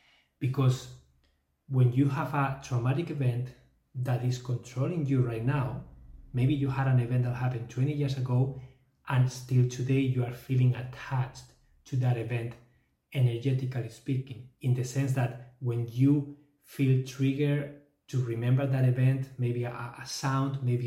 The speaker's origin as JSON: {"language": "English", "country": "Spain", "also_born_or_lived": "Canada", "said": "yes, I am from Spain. I normally live in Canada for the last 10 years, but I am now in Spain. I'm doing a sabbatical year here in Barcelona"}